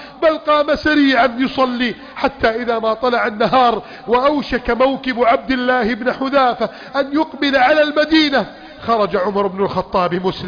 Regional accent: Egypt; واجعل بلدنا مصر آمنا مطمئنا وسائر بلاد المسلمين.

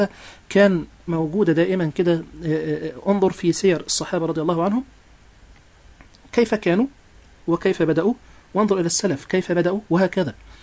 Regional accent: Egypt; احنا في لغتنا الدارجه عندنا في مصر

